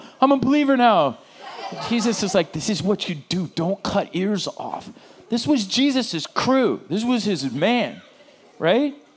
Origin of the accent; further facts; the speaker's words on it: Oceanside, California, United States; I grew up in Oceanside.